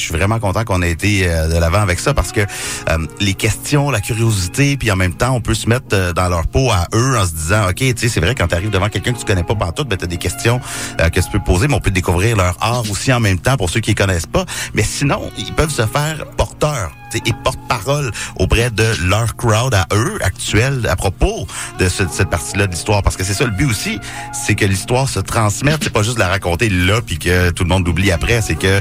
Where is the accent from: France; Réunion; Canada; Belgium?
Canada; Rouyn-Noranda, Quebec; c'est comme on a grandi ensemble justement à Rouyn-Noranda